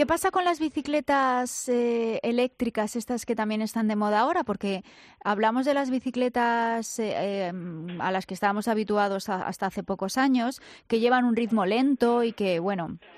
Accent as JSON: {"language": "Spanish", "town": "Madrid", "region": "Community of Madrid", "country": "Spain", "said": "Hay que ver cómo somos los madrileños"}